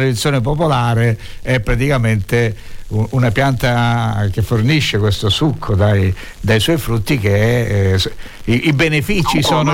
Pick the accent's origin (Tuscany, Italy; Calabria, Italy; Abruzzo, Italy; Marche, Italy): Calabria, Italy; perché come saprai sono calabrese, e il bergamotto fra l'altro è anche nella mia zona, no? Nella zona tirrenica